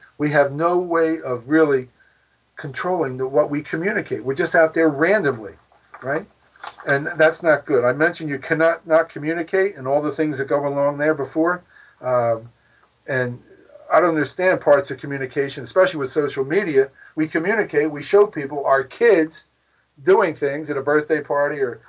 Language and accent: English; Philadelphia, Pennsylvania, United States; it's an insult to my hometown where you can get tremendous soft pretzels and cheesesteaks